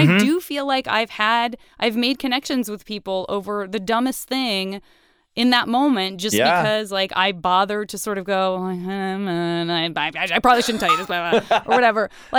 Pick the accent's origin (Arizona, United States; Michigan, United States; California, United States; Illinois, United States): Arizona, United States; A lot of people think I'm from the Midwest or I'm Canadian. I'm from Arizona.